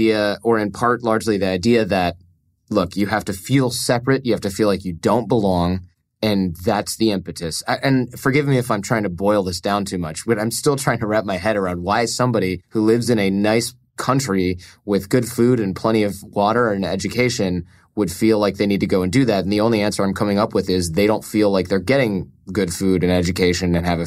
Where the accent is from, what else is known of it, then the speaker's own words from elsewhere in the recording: Detroit, Michigan, United States; I'm from Detroit, where all the Muslims I know were loaded